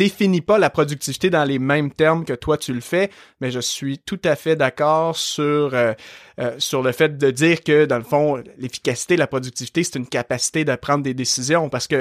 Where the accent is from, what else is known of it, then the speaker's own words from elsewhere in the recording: Saint-Hyacinthe, Quebec, Canada; now in Montreal, Canada; Je suis québécois. Aujourd'hui, j'habite dans la région de Montréal, mais à la base, moi, je suis né en campagne et d'une région où est-ce que, justement, les gens au Québec ont un très fort accent. La ville de Saint-Hyacinthe